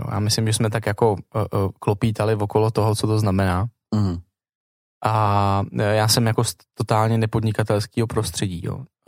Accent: Prague, Czechia; Vinohrady mají krásný genius locí a krásnou architekturu a jsem tam prostě celý život.

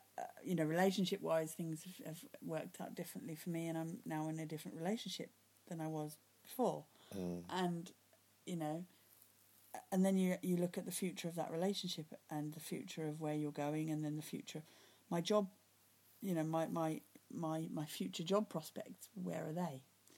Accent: South Africa; moved away as an adult; I grew up in South Africa, so I didn't anticipate that I was going to leave South Africa when I was 19, which I then did.

